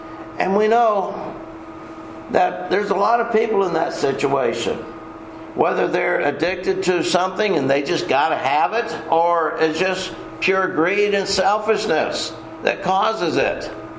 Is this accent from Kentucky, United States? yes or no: no; Texas, United States; You know I'm from Texas. I'm proud of that fact, and I let y'all know it all the time. And I talk like I'm from Texas.